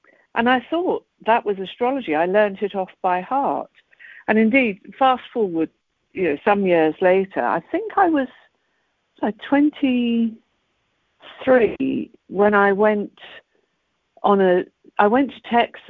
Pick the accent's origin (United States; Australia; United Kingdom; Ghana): United Kingdom; England; going to a bar, A, being English, people would say, go on, you know, say something, you're English.